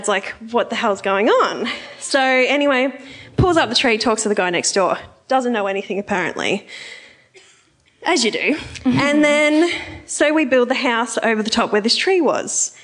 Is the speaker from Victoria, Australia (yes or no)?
yes; Victoria, Australia; Thank you. The Yarra Valley.